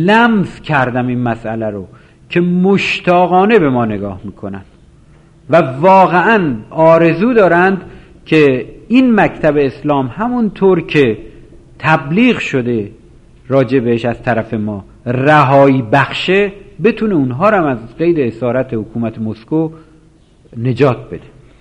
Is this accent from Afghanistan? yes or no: no; Iran; چند تا زن که فهمیدن ما ایرانی هستیم اومدن به سمت ما